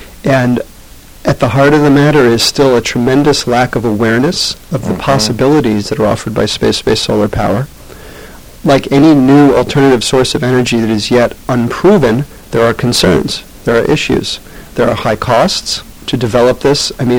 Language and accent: English; Brooklyn, New York, United States; moved away as an adult; also born or lived in San Francisco; Brian, I grew up in Brooklyn, born in 1962, 27 years in Brooklyn, and then out to San Francisco for about 11 years, and have just recently returned in the last 2.5 years to the East Coast.